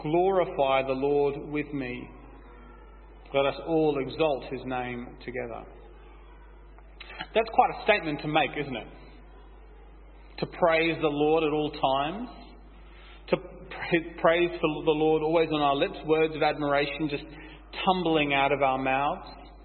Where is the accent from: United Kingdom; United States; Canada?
United Kingdom; Being British, it's definitely over the top for me.